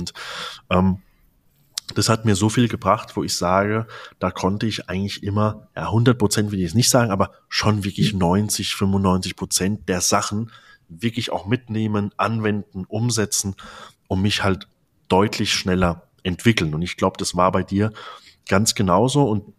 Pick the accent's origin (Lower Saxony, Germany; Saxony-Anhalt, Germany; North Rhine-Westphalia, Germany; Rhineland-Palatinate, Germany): Rhineland-Palatinate, Germany; wie man hier bei uns in der Pfalz sagt.